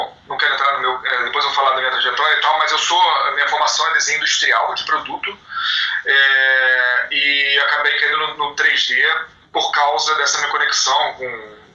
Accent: Rio de Janeiro, Brazil; sou do Rio, né? O Rio acho que agora, dois dias atrás, deu sensação térmica de 53 graus.

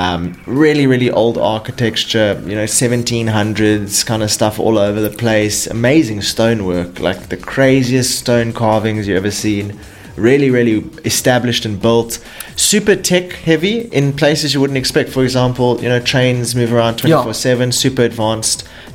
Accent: South Africa; You know, as a South African, you know, being able to go places like if you go to Joburg, if you go to Cape Town, us South Africans, we're super hyper aware.

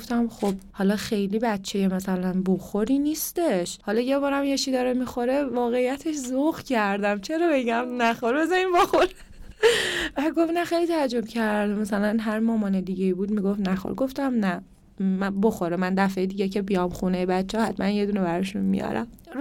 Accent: Karaj, Alborz, Iran; also born or lived in Rasht; فرهنگ من گیلانیم، خودم زاده رشتم و کرج بزرگ شدم

